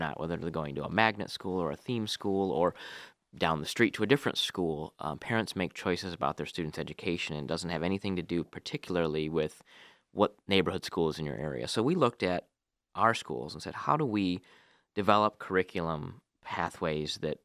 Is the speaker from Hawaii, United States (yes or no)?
no; Lansing, Michigan, United States; Growing up in Lansing, going to East Michigan State, I always was a Spartan through and through